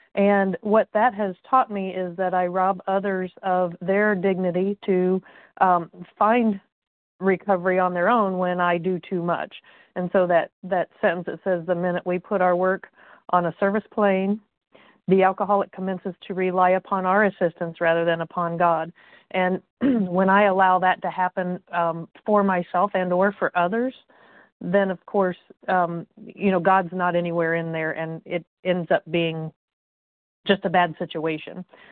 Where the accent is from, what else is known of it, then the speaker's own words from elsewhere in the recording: Indiana, United States; I'm from Indiana